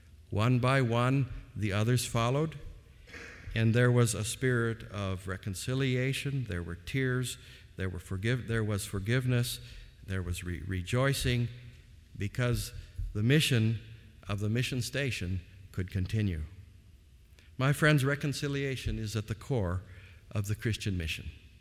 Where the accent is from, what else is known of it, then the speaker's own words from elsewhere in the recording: Malawi; When I was a child growing up in Malawi, the nation was passing through a transition from colonial government to independence.